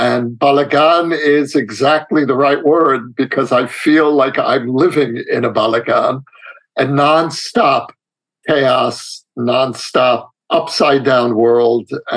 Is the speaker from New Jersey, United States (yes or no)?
no; Brooklyn, New York, United States; We were still somewhere between Eastern Europe and Brooklyn. I grew up in Borough Park, which in the 1960s and 70s, when I was young, was the largest concentration of Holocaust survivors in America, maybe the world